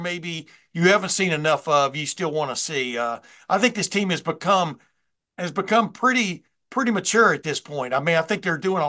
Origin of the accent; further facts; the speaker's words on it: Texas, United States; it's kind of reminded me when I was growing up in Texas, Texas versus Oklahoma